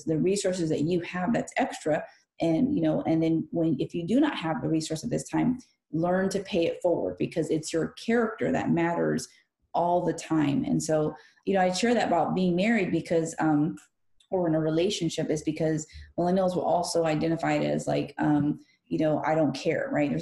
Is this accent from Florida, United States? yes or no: no; California, United States; Because we're from California, they assumed, and it's a fair assumption, that you're from Mexico, right?